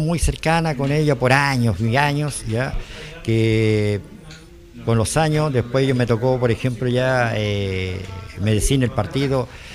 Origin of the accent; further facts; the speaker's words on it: Melipilla, Santiago Metropolitan, Chile; born there; Yo nací en Melipilla, en la provincia de Melipilla, por ejemplo, provincia de Santiago, pero la ciudad de Melipilla